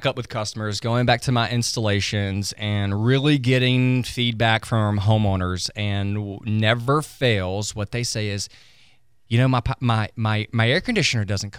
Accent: Mobile, Alabama, United States; I'm from Mobile, Alabama, okay? And I've seen every hurricane since 1987.

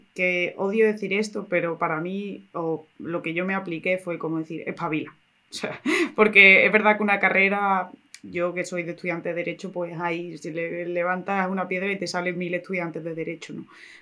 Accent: Spain; los únicos que podemos hacer algo por el empleo somos los españoles

